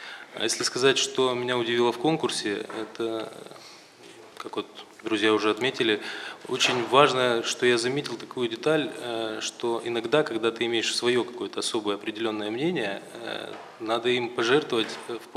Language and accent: Russian; Crimea, Ukraine; я из Республики Крым.